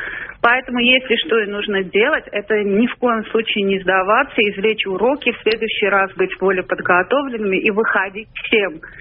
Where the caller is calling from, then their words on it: Armenia; Нет, не Беларусь, это я из Армении звоню.